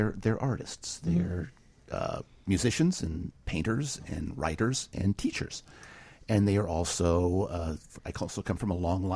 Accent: California, United States; My father was in the Air Force, so we moved around a lot. I grew up mainly in Central California

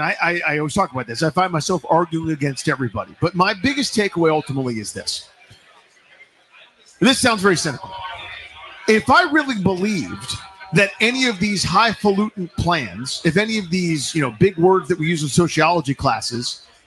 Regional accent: Virginia, United States; also born or lived in Washington, D.C.; Born and raised in Northern Virginia, went to kindergarten through college in D.C., then lived in the city limits for whatever it is, like 21 or 22 years.

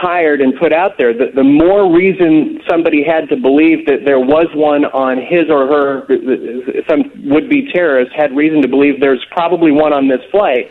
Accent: Kansas, United States; I'm from Kansas.

